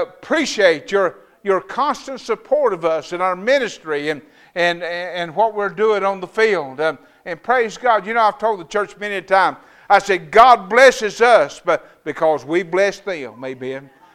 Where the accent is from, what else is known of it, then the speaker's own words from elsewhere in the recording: North Carolina, United States; I'm from North Carolina. And North Carolina is known as the Bible Belt.